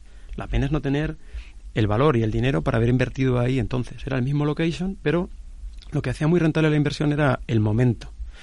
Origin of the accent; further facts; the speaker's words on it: Castilla-La Mancha, Spain; yo soy de Guadalajara, en un pueblo a las afueras de Guadalajara